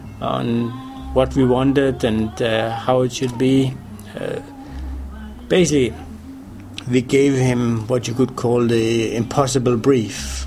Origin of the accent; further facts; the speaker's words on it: Denmark; English is a second language; now in France; Copenhagen, well, I'm originally from Denmark, so it's kind of a natural place to make sure that we would get it in.